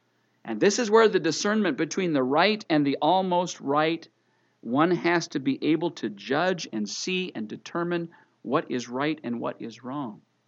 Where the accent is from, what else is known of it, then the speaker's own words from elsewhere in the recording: Ontario, Canada; I hearken back to the time when I was growing up in Canada